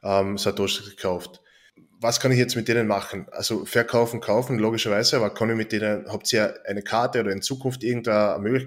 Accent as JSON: {"language": "German", "country": "Austria", "said": "Das ist bei uns in Österreich"}